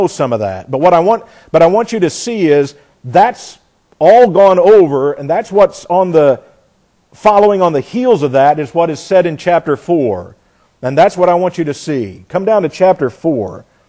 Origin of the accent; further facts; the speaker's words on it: Indiana, United States; I came from Indiana, and the biggest thing in Indiana you might think was basketball, but it was the Indianapolis 500